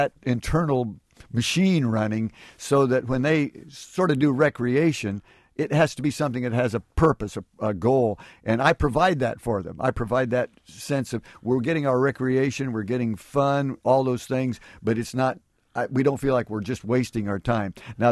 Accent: Indiana, United States; Well, my home is Indiana, and actually my hometown is only about 30 miles from Peru, Indiana

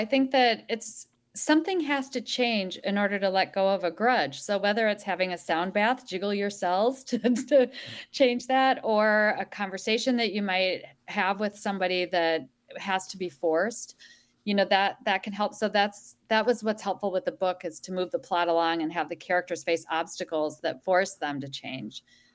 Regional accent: Midwest, United States; as a Midwesterner myself, going to Palm Springs.

